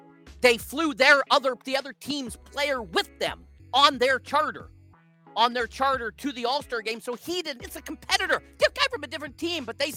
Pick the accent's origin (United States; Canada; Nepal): Canada; And plus it was a Blue Jay player and being Canadian and, you know